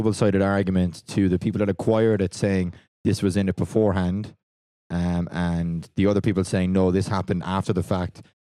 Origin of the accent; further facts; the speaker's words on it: Ireland; I think being Irish, you know, that luck of the Irish thing might work today.